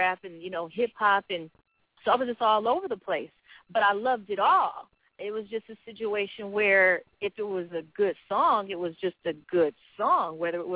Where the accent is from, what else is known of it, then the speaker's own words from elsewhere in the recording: Inglewood, California, United States; I am from Los Angeles.